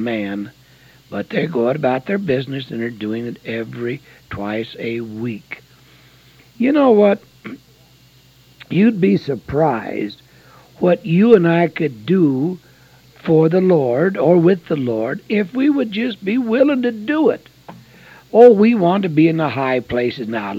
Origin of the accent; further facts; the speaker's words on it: The Dalles, Oregon, United States; I got a phone call from the Dalles. You know, that's my hometown.